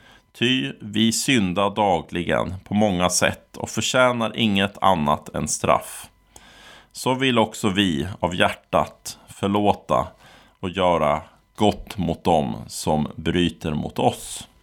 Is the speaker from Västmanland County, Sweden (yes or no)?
yes; Västerås, Västmanland County, Sweden; när jag var barn på Spikvällsgatan i Västerås.